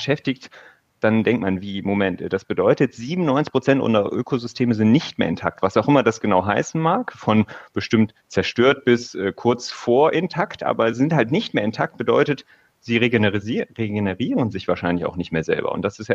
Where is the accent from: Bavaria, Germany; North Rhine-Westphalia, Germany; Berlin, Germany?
North Rhine-Westphalia, Germany; ich komme aus der Nähe von Köln